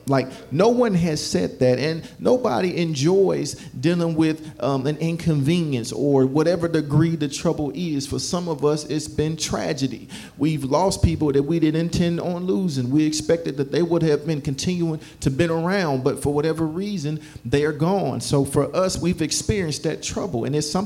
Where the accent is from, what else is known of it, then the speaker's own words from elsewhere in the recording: Chicago, Illinois, United States; I remember growing up, and I grew up in Chicago, for those who don't know, and there was this big murder that happened right behind my grandmother's house.